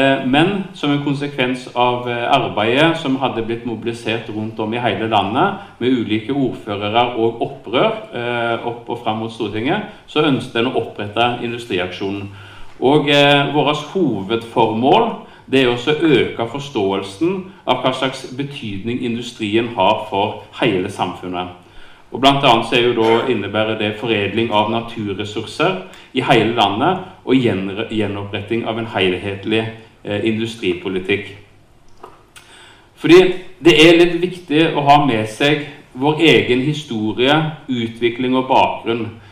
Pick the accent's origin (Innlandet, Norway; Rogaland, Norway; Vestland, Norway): Rogaland, Norway; Sauda; jeg kommer altså fra Sauda og jobber til daglig på smelteverket Sauda.